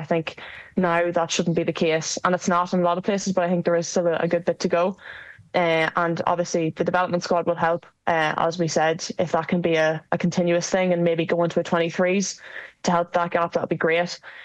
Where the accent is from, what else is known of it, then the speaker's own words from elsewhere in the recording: Ireland; I'm from Mallin originally, and that's an around 45 minute journey